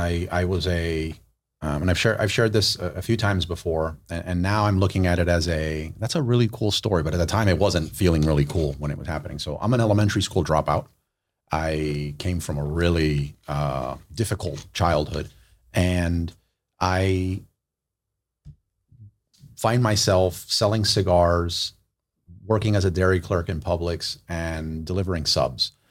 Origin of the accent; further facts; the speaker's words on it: Miami, Florida, United States; I was born and raised in Miami.